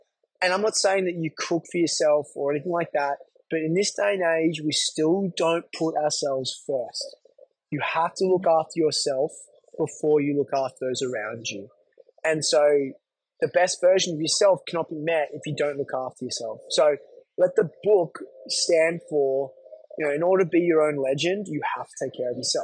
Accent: Australia; we were yarning about health and wellness and being Aussie dudes, like, you know.

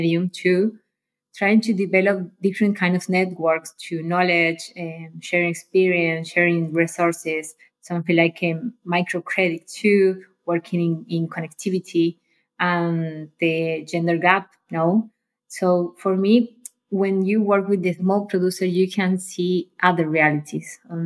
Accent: Argentina; English is a second language; I'm from Argentina.

